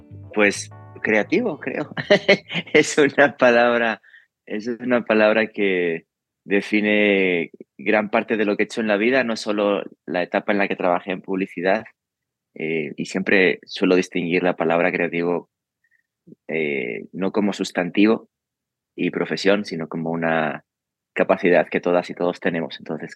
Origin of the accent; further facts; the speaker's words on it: Spain; Claro, soy originario de España